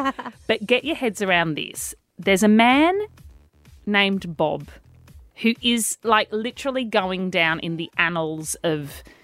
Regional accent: France; accent: French; English is a second language; This radio show would struggle without my bloody French accent.

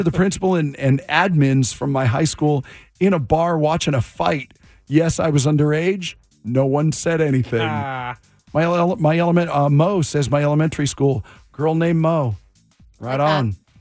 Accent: Wisconsin, United States; I grew up in Wisconsin.

